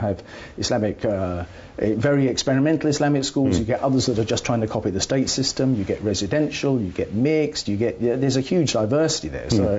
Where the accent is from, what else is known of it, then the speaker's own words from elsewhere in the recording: London, United Kingdom; I'm a Londoner. My grandparents and grandparents are Londoners. And the world we live in now doesn't bear any resemblance to the world that I was born and brought up in the 50s.